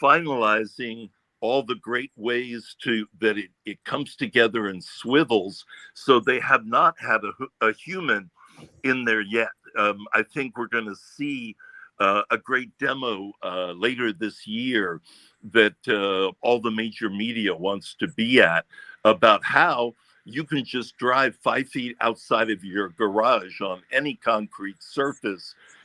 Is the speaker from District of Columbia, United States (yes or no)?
yes; Washington, District of Columbia, United States; So, you know, I grew up in Washington, D.C., and I'm there every